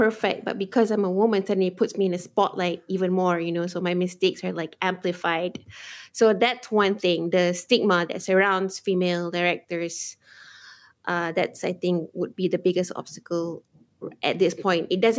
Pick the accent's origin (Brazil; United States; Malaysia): Malaysia; Penang; So I was raised and grew up in Penang. So I was born and raised in Penang.